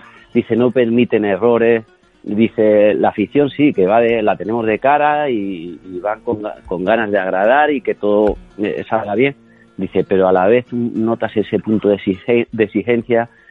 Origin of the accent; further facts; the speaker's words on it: Córdoba, Andalusia, Spain; afortunadamente he toreado mucho en mi tierra